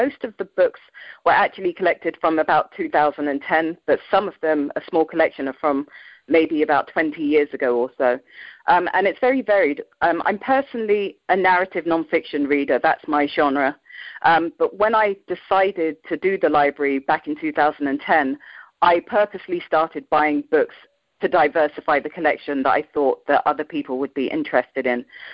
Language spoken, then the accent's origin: English; London, United Kingdom; moved away as an adult; now in Ghana; I moved here from London. I was born and raised in London, but my parents are from Ghana.